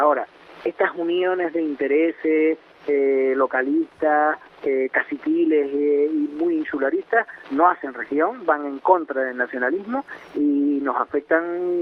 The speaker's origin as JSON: {"language": "Spanish", "region": "Canary Islands", "country": "Spain", "said": "yo me considero nacionalista canario"}